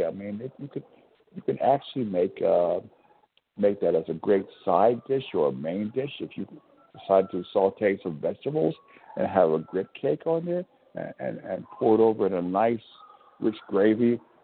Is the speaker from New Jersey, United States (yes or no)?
yes; New Jersey, United States; And I was raised in New Jersey